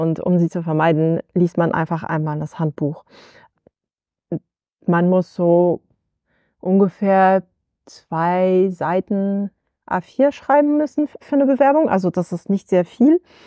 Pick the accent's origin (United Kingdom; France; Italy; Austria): France; moved away as an adult; now in Germany; Ich komme eigentlich aus Frankreich, habe da Literatur studiert und bin dann nach Deutschland gezogen